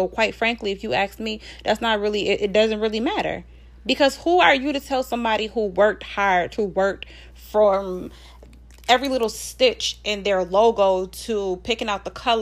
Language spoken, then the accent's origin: English; Buffalo, New York, United States; I don't even say I'm from Buffalo.